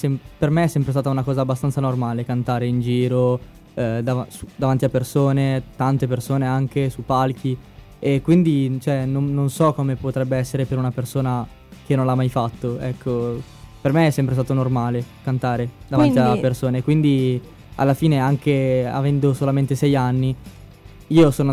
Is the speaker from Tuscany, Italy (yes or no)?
no; Crema, Lombardy, Italy; Io ho 16 anni, vengo da Crema